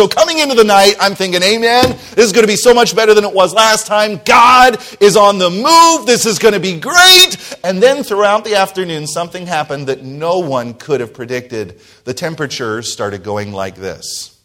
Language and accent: English; New Jersey, United States; now in Wisconsin, United States; I'm from originally New Jersey, I'm from Wisconsin now